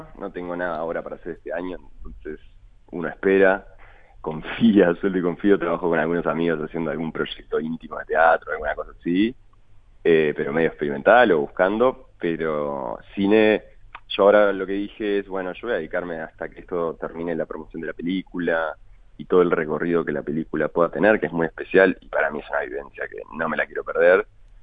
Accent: Uruguay; Como actor uruguayo es muy difícil, a no ser que seas muy positivo, es muy difícil soñar con el cine.

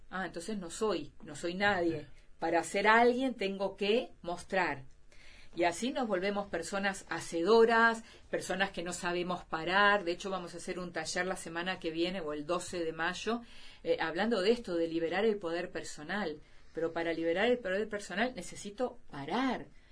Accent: Argentina; Yo hago siempre el chiste que yo soy argentina y tampoco soy perfecta

